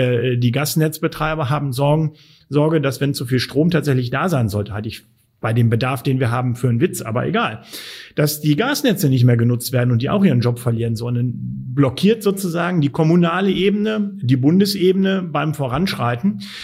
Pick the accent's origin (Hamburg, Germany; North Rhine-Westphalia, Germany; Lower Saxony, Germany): Lower Saxony, Germany; Als Niedersachse um die Ecke.